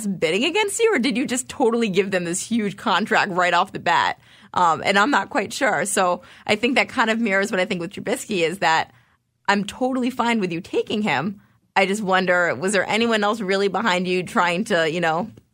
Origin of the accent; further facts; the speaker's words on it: Montclair, New Jersey, United States; So I wrote for my hometown paper, the Montclair Times in New Jersey.